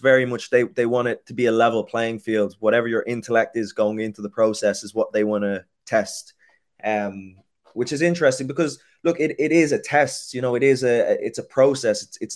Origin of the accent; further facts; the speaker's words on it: Castleknock, Leinster, Ireland; Obviously, I grew up in Castleknock, where majority of the people I went to school with were white.